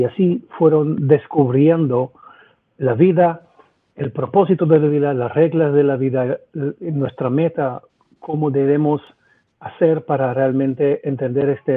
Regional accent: Israel; Spanish is a second language; vivía en Israel, soy israelí. Entonces, como israelíes pasamos cosas bastante fuertes ya de una edad joven

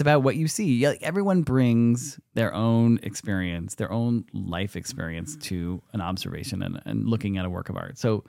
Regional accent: Washington, United States; I'm from Washington State.

